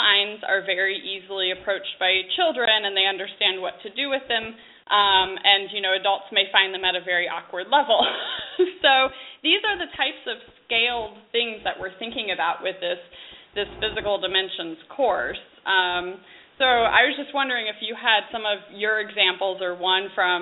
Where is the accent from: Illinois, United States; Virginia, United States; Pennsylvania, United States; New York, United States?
Illinois, United States; Springfield; I'm from Springfield, Illinois, land of Lincoln